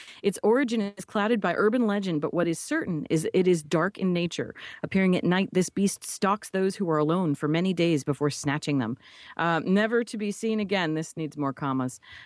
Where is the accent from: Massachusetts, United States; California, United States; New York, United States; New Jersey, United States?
New Jersey, United States; You're a transplant. I've been here my whole life.